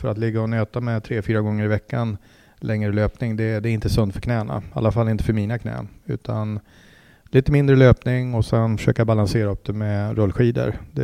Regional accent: Mora, Dalarna County, Sweden; also born or lived in Uppsala; Född och uppvuxen som sagt i Mora. Jag pluggade i Uppsala till civilekonom.

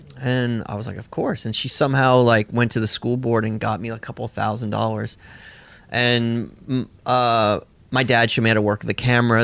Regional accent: Bolinas, California, United States; born there; I was born in Bolinas, like in a kind of communal thing there, too.

